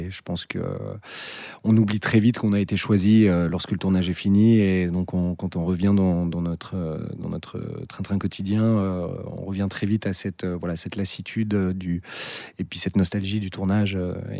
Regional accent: Switzerland; en tant que Suisse, c'est assez particulier parce qu'on n'a pas, à l'inverse des Français, étudié

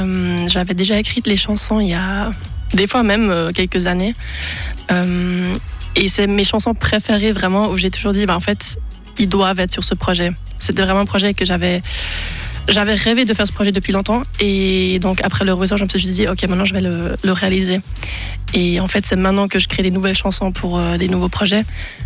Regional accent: Switzerland; first language German; French is a second language; je suis suisse allemande, donc j'ai appris le français à l'école. Donc c'est vrai que c'est plus facile pour moi de réfléchir en allemand qu'en français.

